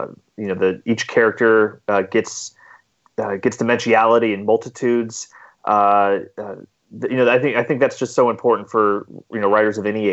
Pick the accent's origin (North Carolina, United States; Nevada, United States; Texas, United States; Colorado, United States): Nevada, United States; Reno; based on my youth growing up in Reno, Nevada.